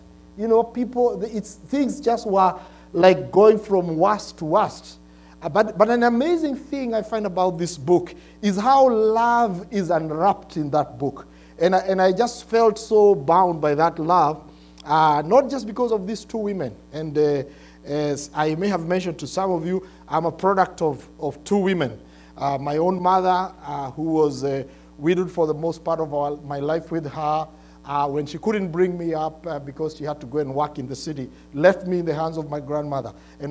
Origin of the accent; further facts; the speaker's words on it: Kenya; now in United States; In Kenya, we have what we call the British English.